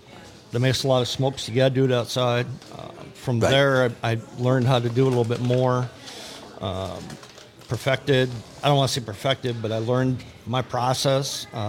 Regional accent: Appleton, Wisconsin, United States; Appleton.

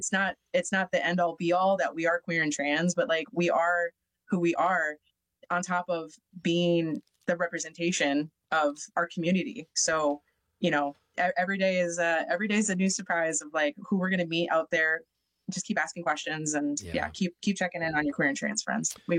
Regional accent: Madison, Wisconsin, United States; I mean, just the representation of, like, we're from Madison, and reminding people that there is a very lively, bustling music scene here.

